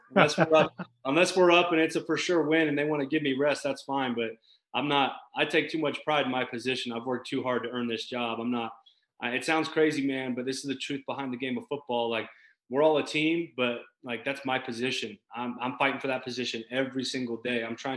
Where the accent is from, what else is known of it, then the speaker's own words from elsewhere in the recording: Wiggins, Colorado, United States; I'm from Wiggins, Colorado, town of 800 people, country town.